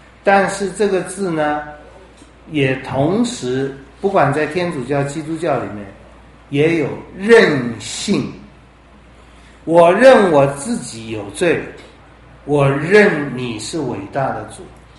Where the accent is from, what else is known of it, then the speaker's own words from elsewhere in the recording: China; 这一点我想我们中国人都不太了解，哪有人这么作践自己的？